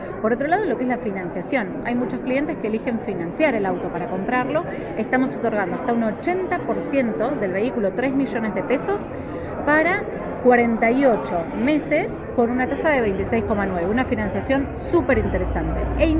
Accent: Rosario, Santa Fe, Argentina; Y eso que soy rosarina, que hay pica entre los rosarinos y los cordobeses

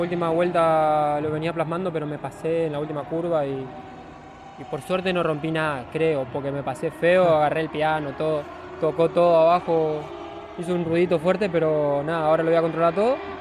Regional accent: Chaco, Argentina; yo soy de Chaco

